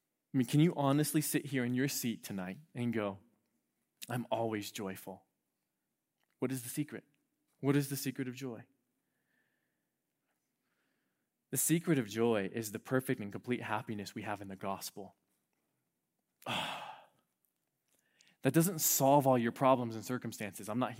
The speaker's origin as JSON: {"language": "English", "town": "Apple Valley", "region": "California", "country": "United States", "tie": "born or raised there", "also_born_or_lived": "Hesperia", "said": "I grew up in the high desert. I literally was born and raised in Apple Valley. The only other place I've lived is Hesperia. Nowhere else."}